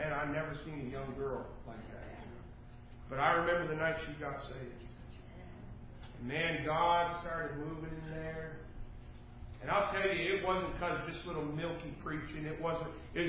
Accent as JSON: {"language": "English", "country": "Canada", "said": "And I'm Canadian, and I'm thinking, awesome."}